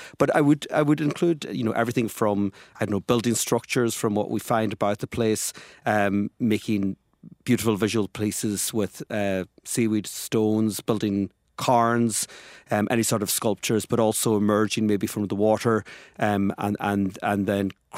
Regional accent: Gweedore, County Donegal, Ireland; That's right, I grew up in Gweedore, went to school there.

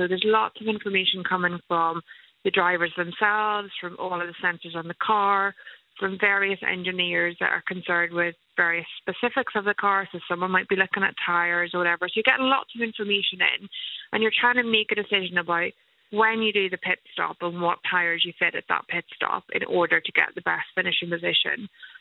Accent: Northern Ireland, United Kingdom; as a Northern Irish female, like my voice stood out on the background of male voices.

